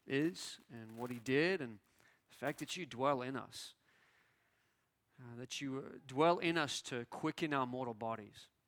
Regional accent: Australia; also born or lived in New Zealand; I was born in New Zealand, raised in Australia, and spent up until about 23, I was living in Australia.

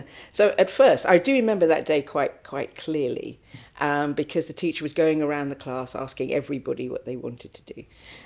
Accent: Balham, London, United Kingdom; I was a little girl. I grew up in Balham and had ambitions to be a judge, actually, rather than a lawyer.

